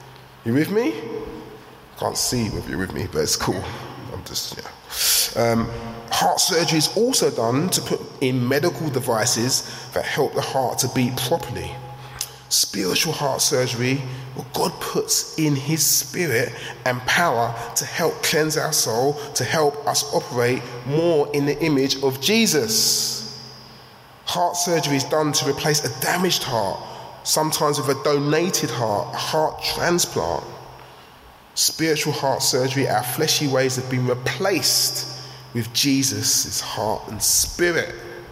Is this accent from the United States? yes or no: no; England, United Kingdom; So, I know we're English and silence tends to be like something we want to feel